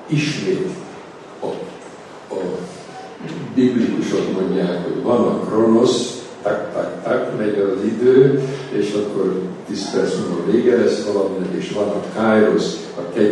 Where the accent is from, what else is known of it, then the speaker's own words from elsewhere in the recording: Hungary; mert magyar vagyok ennek a társadalomnak a része